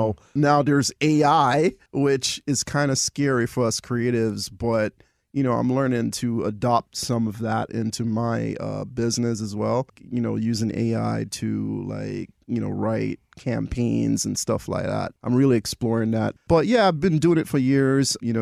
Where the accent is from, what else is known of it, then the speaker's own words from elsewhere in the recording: Jamaica; I'm Jamaican.